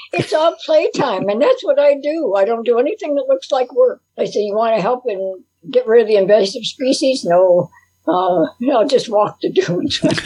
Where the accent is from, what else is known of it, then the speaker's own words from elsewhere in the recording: Hammond, Indiana, United States; I was born in Hammond, Indiana, 646 Conkey Street, went to Wallace School